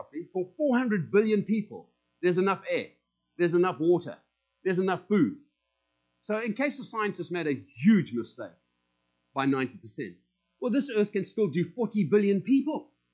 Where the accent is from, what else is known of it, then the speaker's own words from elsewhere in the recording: South Africa; now in United States; as our citizen changed from being South African to American? Oh my gosh, you know how nice it is to walk up with my blue passport to that custom guy, and he doesn't have to snarl at me because I've got a green South African passport